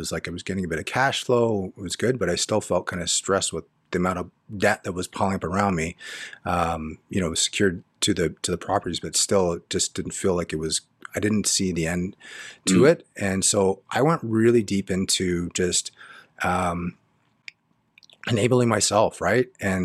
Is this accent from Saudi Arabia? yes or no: no; Markham, Ontario, Canada; I grew up in Markham, Ontario, so just outside of Toronto.